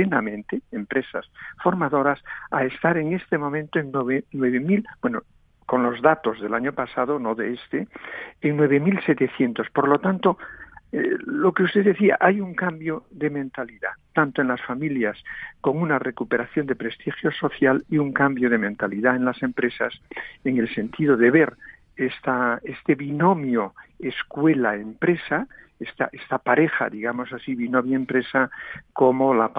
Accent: Vigo, Galicia, Spain; now in Barcelona, Spain; Yo soy de Vigo, tengo una casa en Vigo, en los alrededores de Vigo

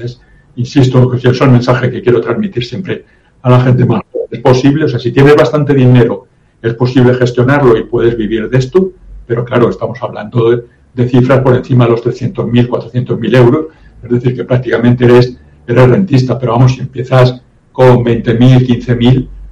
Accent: Madrid, Community of Madrid, Spain; now in Tenerife, Spain; porque yo vivo, vamos, soy de Madrid, pero llevo tiempo viviendo en Canarias, desde el año 85, vivo en Tenerife

